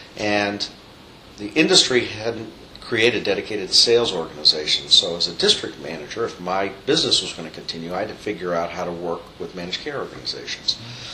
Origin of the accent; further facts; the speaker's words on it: Maine, United States; moved away as an adult; now in Minneapolis, United States; part of it was because I was from Maine and they figured I wouldn't run away the first winter in Minneapolis.